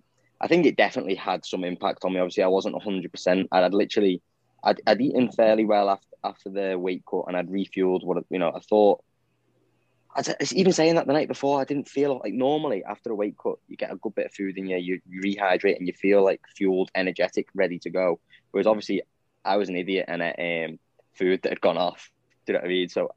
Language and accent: English; Southport, North West England, United Kingdom; I'm from Southport, don't you?